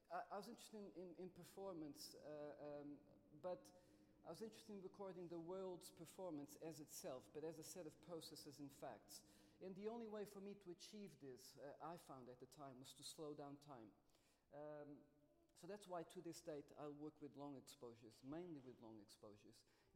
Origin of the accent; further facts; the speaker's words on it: China; also born or lived in Portugal; So I'm Portuguese by birth, but I've never really lived in Portugal. My folks moved to China just after the revolution in Portugal, which was in 74. So I grew up in China most of my life. I lived there for 18 years.